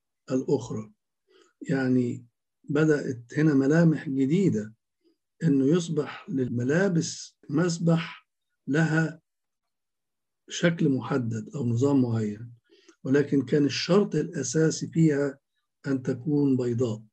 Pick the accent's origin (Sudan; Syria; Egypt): Egypt; عندنا في مصر بالذات